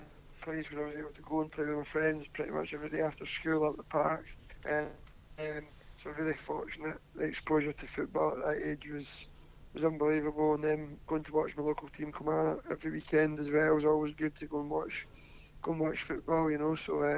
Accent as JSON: {"language": "English", "town": "Troon", "region": "Scotland", "country": "United Kingdom", "tie": "born or raised there", "said": "That's very right, yes. Born and raised in Troon."}